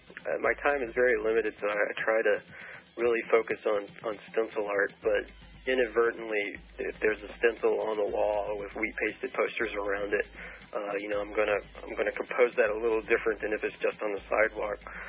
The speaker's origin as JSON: {"language": "English", "region": "South Carolina", "country": "United States", "said": "I'm from South Carolina, you go to South Carolina"}